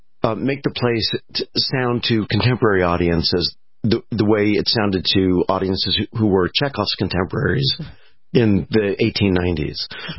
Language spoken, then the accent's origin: English; Los Angeles, California, United States; I mean, I grew up in Los Angeles and I knew people who were, you know, her parents were somehow involved in it